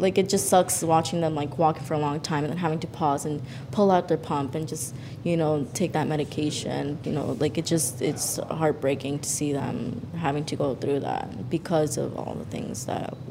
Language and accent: English; Chelsea, Massachusetts, United States; And growing up in Chelsea, you know, like, you could see that, but I never really knew, like, how true it was to that extent.